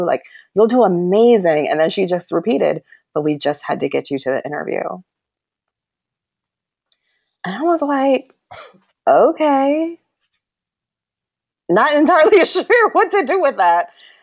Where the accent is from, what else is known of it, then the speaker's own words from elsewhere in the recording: Toledo, Ohio, United States; I did not. I grew up in Toledo, Ohio.